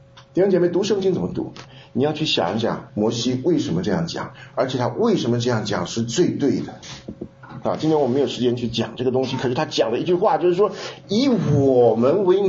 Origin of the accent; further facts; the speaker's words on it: China; 圣经讲到这永远的事情，从来不是像我们中国人讲成仙得道一样